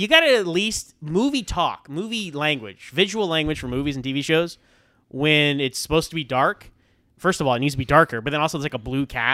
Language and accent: English; Texas, United States; I use that a lot because Data is my favorite character in Next Gen, and I'm from Texas.